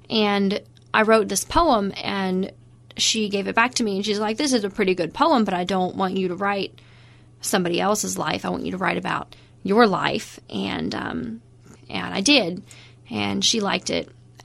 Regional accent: Appalachia, United States; and I did because I knew by then I was from Appalachia, but some people didn't.

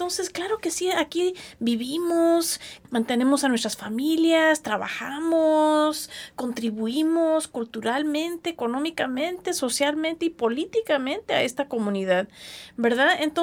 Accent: California, United States; born there; also born or lived in Mexico; como una mujer de raíces mexicanas, yucatecas, como dices tú, y nacida aquí en California con la experiencia cultural de la gente quienes vivimos de este lado de la frontera. Me siento muy mexicana, fíjense, porque mi mamá nos llevó a vivir a México desde niños.

